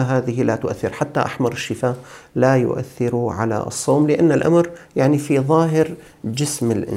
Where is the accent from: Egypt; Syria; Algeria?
Syria; أو أن بعض النساء عندنا في الشام يستخدمون أيضا هذه الحناء في تلوين شعورهن.